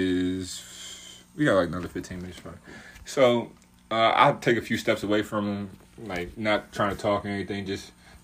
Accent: Buffalo, New York, United States; I'm like, I'm from New York. I'm from Buffalo.

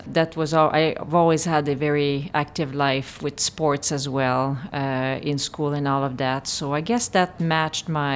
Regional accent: Val-des-Sources, Quebec, Canada; Oh, I grew up in a small mining town called Val des Sources.

